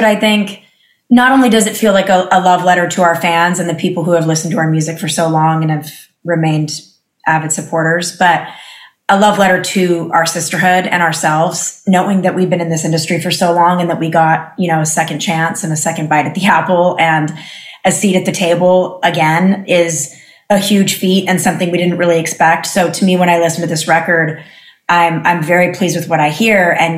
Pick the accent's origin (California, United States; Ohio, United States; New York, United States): California, United States; driving down the PCH, growing up in California.